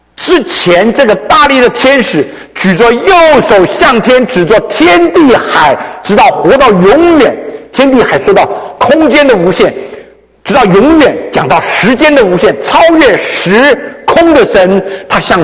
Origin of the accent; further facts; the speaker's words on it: China; 所以自我安慰，我们中国人叫做阿 Q 精神一下啦